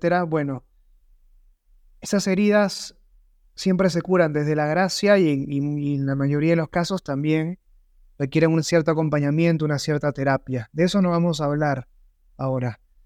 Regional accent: Peru; Yo soy de Perú, en Perú hablamos en la hora peruana

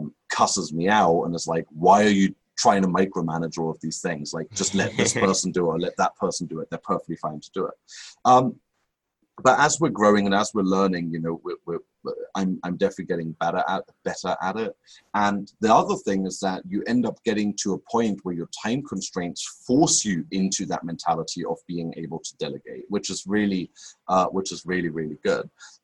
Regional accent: Berlin, Germany; I'm German, right? So I grew up in Berlin.

